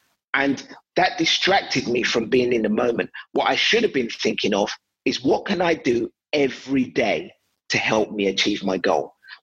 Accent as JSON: {"language": "English", "region": "London", "country": "United Kingdom", "tie": "born or raised there", "said": "the first time I left East London was when I was, I think, 18 or 19. Up until 18, 19, I hadn't got on a plane. My parents brought me over from Nigeria"}